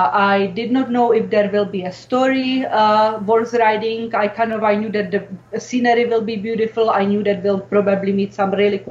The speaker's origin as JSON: {"language": "English", "country": "Czechia", "said": "Ever since I was a kid, I come from Czech Republic."}